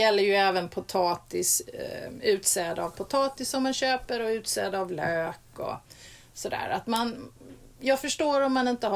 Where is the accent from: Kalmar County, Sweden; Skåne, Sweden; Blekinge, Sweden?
Skåne, Sweden; Ja, alltså jag som skåning då, så har jag ju fördomar hur det ser ut på en ö utanför Stockholm